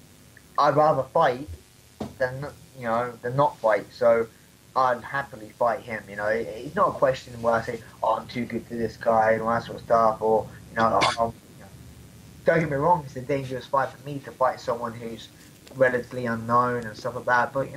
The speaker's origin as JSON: {"language": "English", "region": "London", "country": "United Kingdom", "tie": "born or raised there", "said": "So it's my hometown in the O2."}